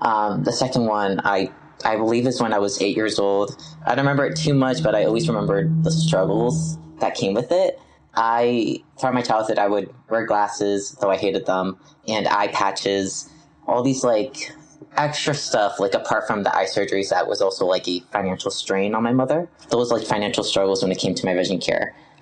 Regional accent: Flemington, New Jersey, United States; Like you said … I'm from Flemington, New Jersey.

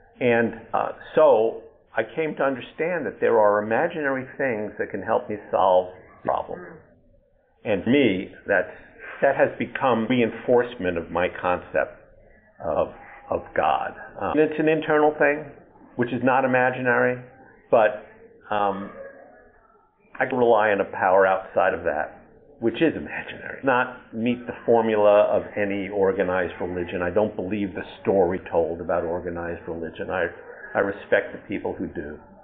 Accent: Norwood, Massachusetts, United States; I'm from Norwood, Massachusetts.

